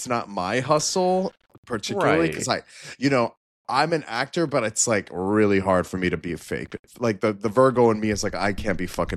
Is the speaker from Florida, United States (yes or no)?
yes; Florida, United States; also born or lived in New Orleans; I also grew up in the South. Like, I'm from New Orleans. I grew up in Florida.